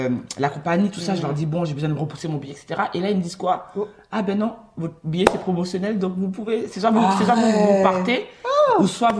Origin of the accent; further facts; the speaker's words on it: Martinique; moved away as an adult; now in France; je suis partie de la Martinique pour 3 semaines de vacances. J'arrive en France et là, je me dis, waouh, ok, je me sens bien.